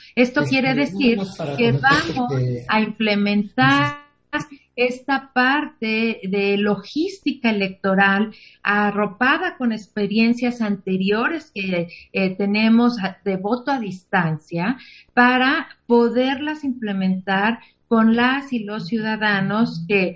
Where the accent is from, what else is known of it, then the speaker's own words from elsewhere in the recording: Mexico; realmente se presentan muchos desafíos que como sociedad mexicana y como autoridades electorales tenemos que enfrentar